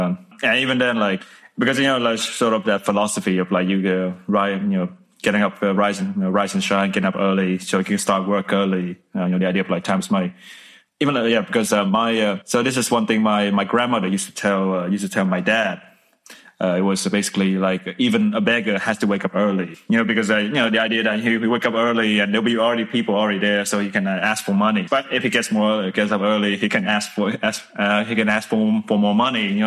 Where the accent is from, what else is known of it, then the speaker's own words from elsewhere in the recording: Vietnam; when I was like growing up in Vietnam